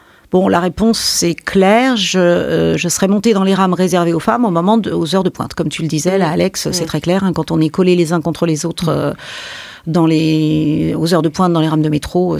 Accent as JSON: {"language": "French", "town": "Paris", "region": "Île-de-France", "country": "France", "said": "comme je suis parisienne, finalement, c'est presque normal, en fait."}